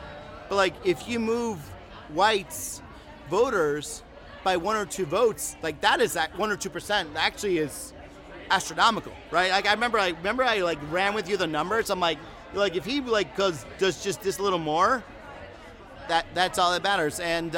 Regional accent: Evergreen Park, Illinois, United States; growing up in Evergreen Park, Illinois, with a lot of, like, working class white Democrats

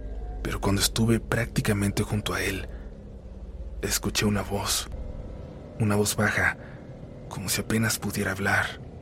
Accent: Iztapalapa, Mexico City, Mexico; Soy de Iztapalapa

